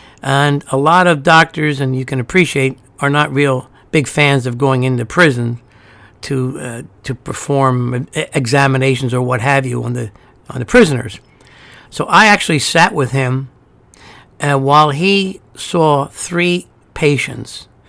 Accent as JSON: {"language": "English", "country": "Ireland", "said": "I am an Irish person who has spent their entire adult life in the sun."}